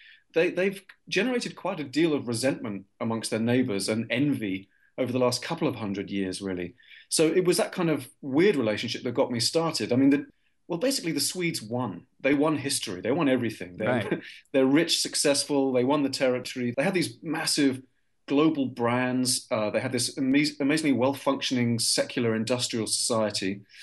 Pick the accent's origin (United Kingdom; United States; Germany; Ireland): United Kingdom; England; I'm English, right? So I'm used to these rather baroque, extreme forms of manners